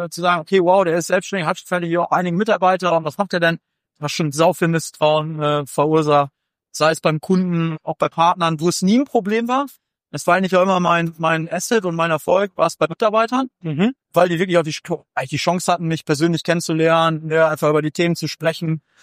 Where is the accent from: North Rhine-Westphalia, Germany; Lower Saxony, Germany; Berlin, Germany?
Lower Saxony, Germany; Lingen; ich komme ursprünglich aus Lingen im Emsland